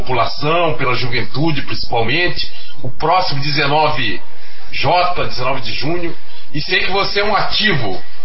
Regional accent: Belém, Pará, Brazil; Eu sou de Belém, no Pará do Norte, né, da Amazônia

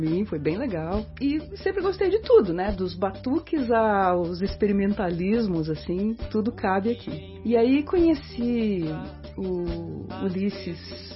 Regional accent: Curitiba, Paraná, Brazil; born there; Então, eu nasci aqui em Curitiba mesmo, sou filha de uma mãe polaca, com um pai libanês misturado com espanhol e índio. Então, bem brasileirona.

